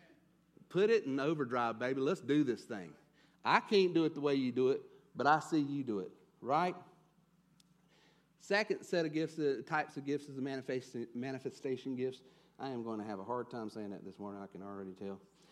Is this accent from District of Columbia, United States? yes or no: no; Edmond, Oklahoma, United States; I'm from Edmond, and that's what they do over in Chapman.